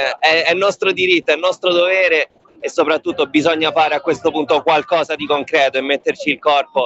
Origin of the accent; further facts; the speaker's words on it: Rome, Lazio, Italy; Roma, sì.